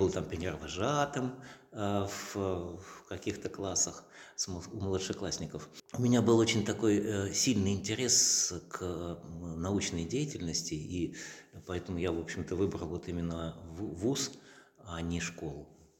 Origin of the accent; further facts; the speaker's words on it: Armavir, Krasnodar Krai, Russia; also born or lived in Saratov / Volsk; Я родился в Саратове. Вот. Но потом как-то мы переезжали. Я жил в Вольске, тоже в Саратовской области. Там в школе учился. А потом я жил в городе Армавире, Краснодарского края. И там вот, в общем-то, окончил школу, оттуда и в армию ушел.